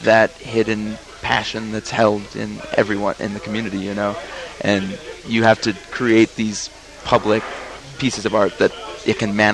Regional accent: Los Alamos, New Mexico, United States; we have kids coming in to do art from all over the state, and I come from Los Alamos.

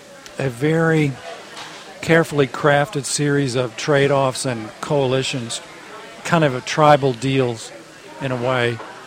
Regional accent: United States; They just know I'm an American.

